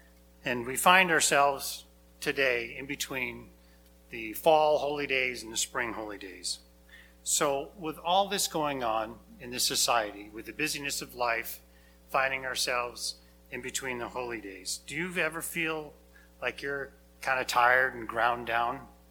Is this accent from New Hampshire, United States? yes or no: yes; New Hampshire, United States; I grew up in New Hampshire years and years ago. My parents, because of the old DNR rule, were forced to divorce. My mom took us kids to New Hampshire, where we spent our years growing up there.